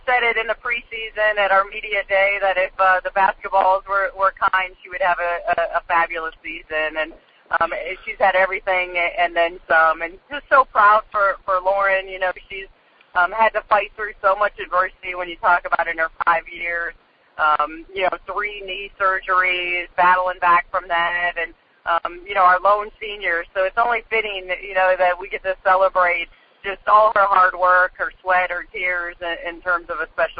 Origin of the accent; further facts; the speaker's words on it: Iowa, United States; Well, unfortunately, I grew up in the Midwest. I grew up in Iowa, so this is nothing.